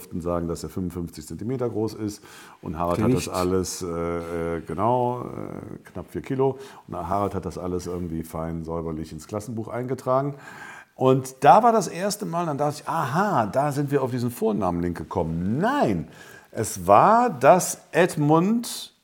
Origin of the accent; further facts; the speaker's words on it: Cologne, North Rhine-Westphalia, Germany; wir sind ja alle, Helmut auch als Kölner wie ich, so katholisch, da kriegst du einen zweiten und dritten Vornamen.